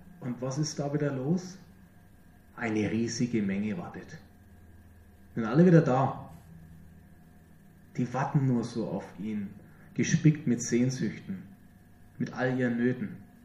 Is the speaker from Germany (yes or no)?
yes; Germany; Wir doch vor allem als Deutsche, als Schwaben und Franken, wir wissen doch, wie man sowas macht.